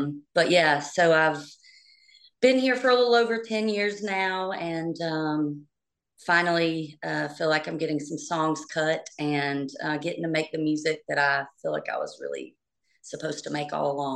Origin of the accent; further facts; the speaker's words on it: Georgia, United States; moved away as an adult; now in Nashville, United States; I live in Nashville, Tennessee now. I'm a songwriter, artist. I play country music. I grew up in Georgia and I went to the University of Georgia